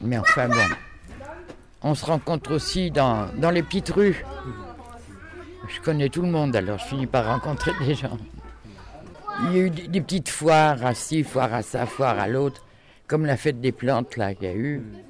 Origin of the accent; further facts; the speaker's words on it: Paris, Île-de-France, France; born there; Moi, je suis né à Paris et j'habitais dans la région parisienne. Ça doit être connu, Montlhéry, quand même.